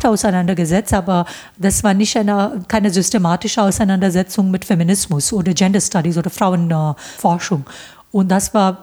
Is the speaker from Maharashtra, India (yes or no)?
yes; Mumbai, Maharashtra, India; now in Germany; Ich bin in Bombay geboren und habe da, also in der Nähe von Bombay ist ein kleiner Vorort, hatte 1 Million Einwohner und da habe ich auch dann bin ich in der Schule gegangen